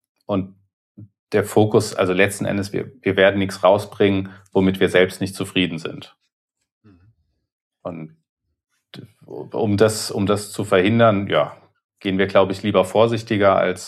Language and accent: German; Germany; Genau, und wie wir jetzt eben gerade darüber reden, okay, für uns als Deutsche, gerade wenn es jetzt um den Zweiten Weltkrieg geht